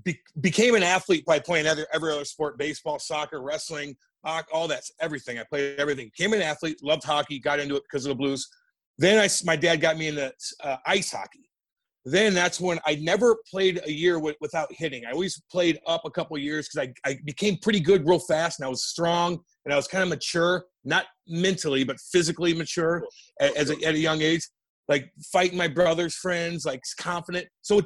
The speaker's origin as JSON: {"language": "English", "town": "Eureka", "region": "Missouri", "country": "United States", "tie": "born or raised there", "said": "God's country."}